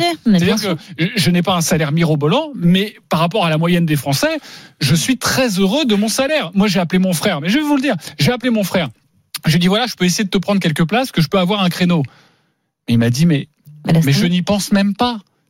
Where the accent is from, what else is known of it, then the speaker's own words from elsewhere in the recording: Paris, Île-de-France, France; On est français, on est parisien